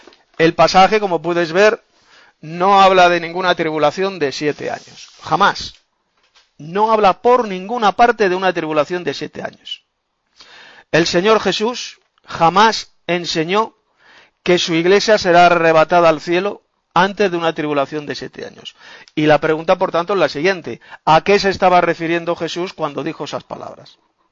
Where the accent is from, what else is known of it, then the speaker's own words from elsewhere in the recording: Madrid, Community of Madrid, Spain; de Madrid, España.